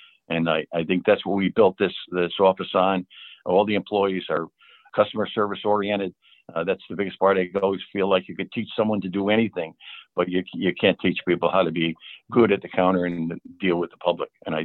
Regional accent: Troy, New York, United States; now in North Greenbush, United States; We reside in North Greenbush. I was born and raised in Troy.

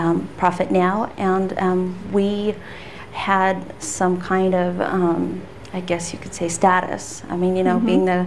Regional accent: United States; born there; I was actually born down there.

